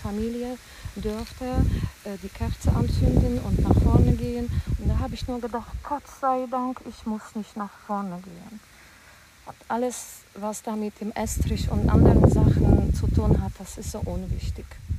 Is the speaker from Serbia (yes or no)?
no; Poland; moved away; Ich bin ja umgezogen von Polen und natürlich, das war mein Leben